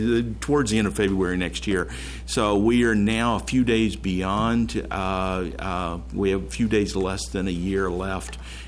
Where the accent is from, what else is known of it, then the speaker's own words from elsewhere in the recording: Texas, United States; I'm originally from Texas, actually. I'm one of those that went the other way.